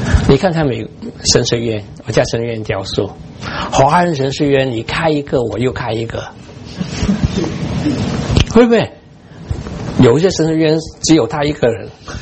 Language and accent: Chinese; China; 我骗不了他，他知道我是中国人